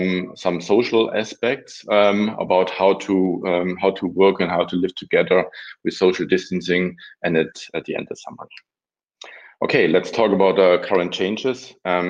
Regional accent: Reutlingen, Baden-Württemberg, Germany; born there; English is a second language; I was born in Reutlingen, Germany here. I still will do my presentation in English so that more people can understand it, hopefully.

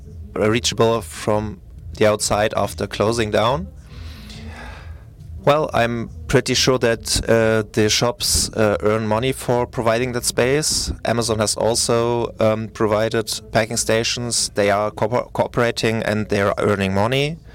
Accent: Switzerland; I am from Switzerland, and I feel it's going very similar in Switzerland.

